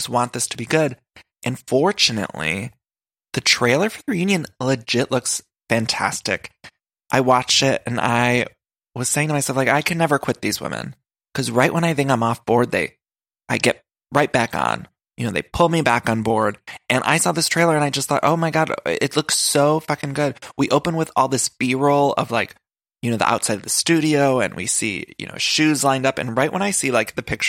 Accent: Cleveland, Ohio, United States; I went to college in Ohio. I am from the Cleveland area.

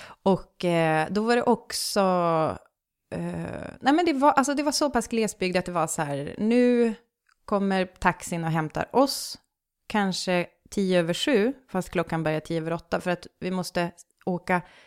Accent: Västerbotten County, Sweden; accent: bonska; det är ju en dialekt som man pratar ute i på Vischan där jag kommer ifrån.

